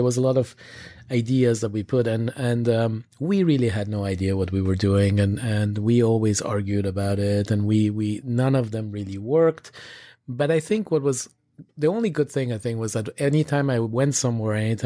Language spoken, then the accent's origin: English; Switzerland; I grew up in Switzerland, so we had chocolate almost on a daily basis. I grew up mainly in boarding school.